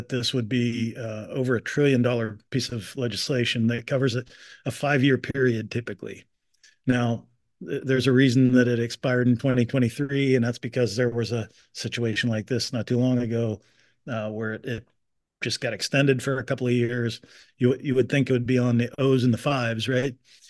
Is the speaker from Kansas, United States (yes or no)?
no; Pennsylvania, United States; I'm from Mercer County, PA, right out on the Ohio line.